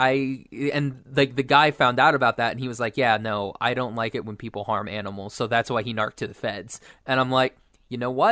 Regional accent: Oklahoma, United States; Like, I'm from Oklahoma, and I've been to Wynnewood.

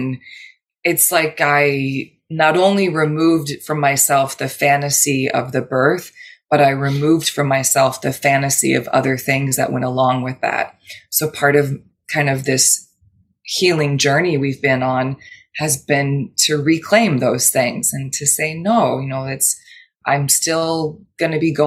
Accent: United States; as an American, I just assumed is going to be like a 6 to 15 minute quick visit.

